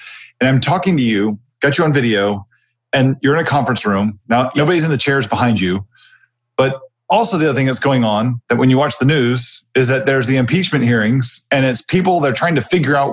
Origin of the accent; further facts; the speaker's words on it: United States; I'm American.